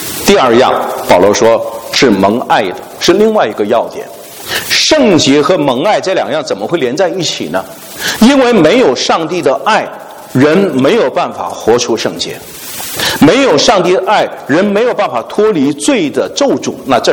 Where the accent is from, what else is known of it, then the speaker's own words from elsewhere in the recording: Heilongjiang, China; born there; 我生在中国北方黑龙江最北的地方，我们的那个地方很冷